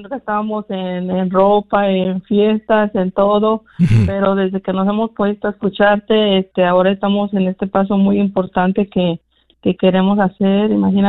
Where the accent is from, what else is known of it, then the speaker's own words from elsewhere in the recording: Michoacán, Mexico; now in New York, United States; Soy de Michoacán y radico en Nueva York.